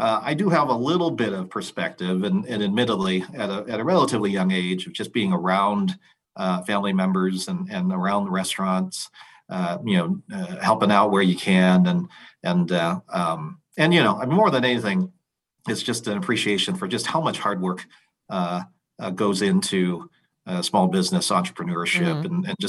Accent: Spokane, Washington, United States; I grew up in Spokane, like you said, and my family has been in the small Chinese restaurant business for several decades.

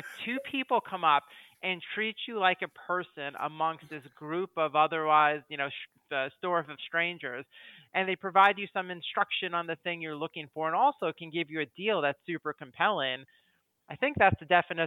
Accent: New York City, New York, United States; I'm from New York City. I can't tell you one screw from the other.

